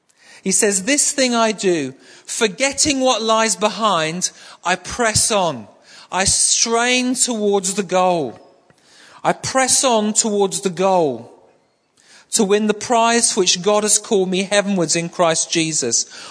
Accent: Manchester, North West England, United Kingdom; I come from Manchester, and up in Manchester, I remember driving along a street in North Manchester. It's a very poor area of Manchester, deprived area of Manchester.

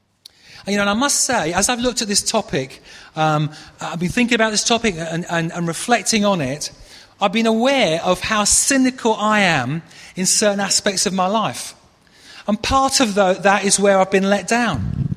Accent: United Kingdom; the one I think is probably most relevant to us as British is cynic, because we're labelled as a nation of cynics.

